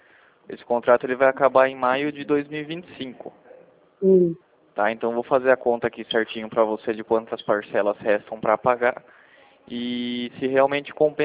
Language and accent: Portuguese; Itu, São Paulo, Brazil; Eu sou daqui de Itu mesmo.